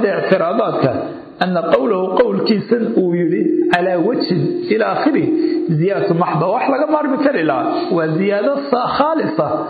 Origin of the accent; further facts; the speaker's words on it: Al-Qassim, Saudi Arabia; وأنا ابن القصيم